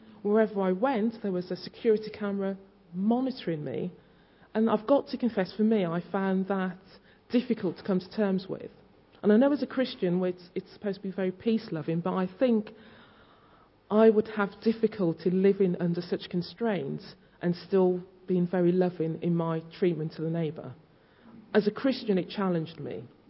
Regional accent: Birmingham, West Midlands, United Kingdom; I grew up in Birmingham, you know, back in the 60s, multicultural.

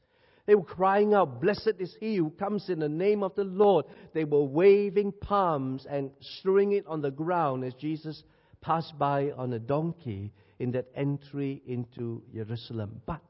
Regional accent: Singapore; now in London, United Kingdom; I am from Singapore. Hot, humid.

